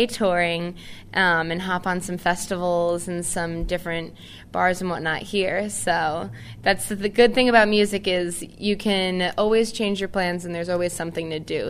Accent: Westchester, New York, United States; now in Nashville, United States; I immigrated to Nashville. I actually am from New York. And so I grew up right outside of the city in Westchester and have been in the area ever since.

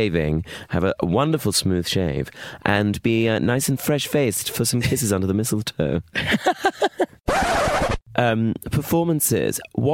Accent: Bromley, London, United Kingdom; Bromley, my hometown.

